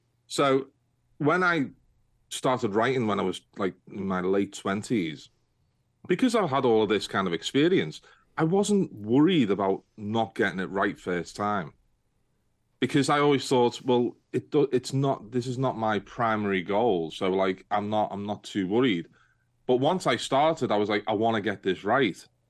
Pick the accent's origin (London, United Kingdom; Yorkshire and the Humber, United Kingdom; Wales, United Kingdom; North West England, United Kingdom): North West England, United Kingdom; Liverpool; accent: Liverpool; It doesn't bother me that when I go to anywhere to do with publishing, that my accent is the only one you'll hear. You know, there's not many people from Liverpool.